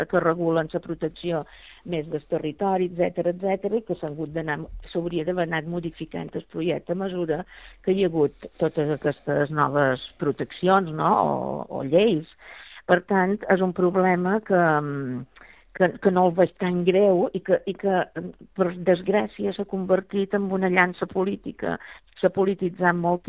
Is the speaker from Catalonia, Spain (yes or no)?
no; Balearic Islands, Spain; com a menorquina